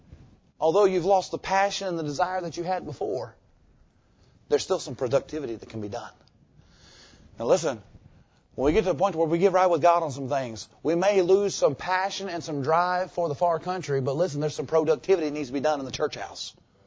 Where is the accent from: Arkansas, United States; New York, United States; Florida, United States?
Arkansas, United States; It's okay. I'm from Arkansas. I can make fun of people from Arkansas. I are one.